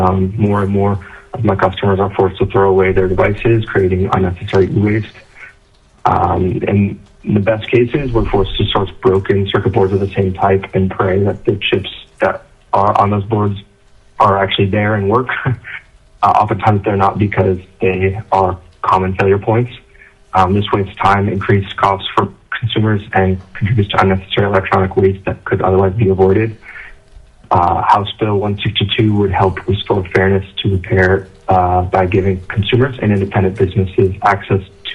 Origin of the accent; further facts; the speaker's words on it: Quebec, Canada; I'm from Quebec, Canada, and I'm representing an independent repair shop around here called Nanofix.